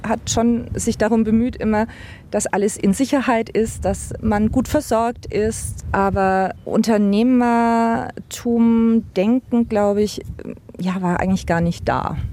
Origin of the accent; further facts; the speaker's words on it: Neustadt an der Aisch, Bavaria, Germany; born there; also born or lived in Bamberg / Nuremberg; Ja, also ich bin geboren in Neustadt an der Aisch, dort zur Schule gegangen, dann nach Bamberg gekommen zum Studium, dort die oberfränkische Kultur kennengelernt, um dann letztendlich wieder nach Nürnberg zurückzukommen.